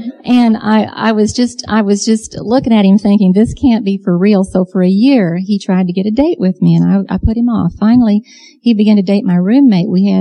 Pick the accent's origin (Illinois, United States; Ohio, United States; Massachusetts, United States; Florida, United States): Illinois, United States; moved away as an adult; I'd just come down from Illinois. I was raised up near Chicago.